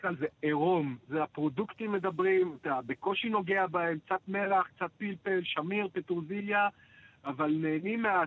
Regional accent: Jerusalem, Jerusalem District, Israel; now in Sweden; ושונה מהמטבח העיראקי של סבא שלי, שגדלנו בקטמון, עם פרודוקטים, באמת, נקרא לזה, הכי נחותים שיש

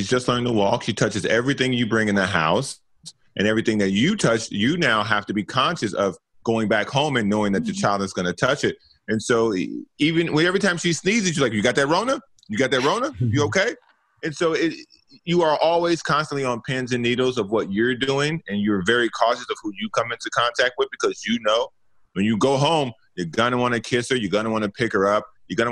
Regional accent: Chicago, Illinois, United States; moved away; also born or lived in San Diego; Chicago, growing up in Chicago, I didn't even know that was a thing because they didn't.

